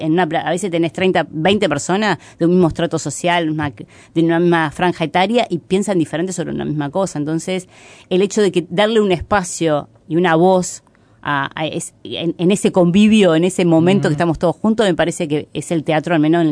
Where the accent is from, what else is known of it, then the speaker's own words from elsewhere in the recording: Uruguay; me parece que habla muy bien en el lugar que estamos como uruguayos, ¿no?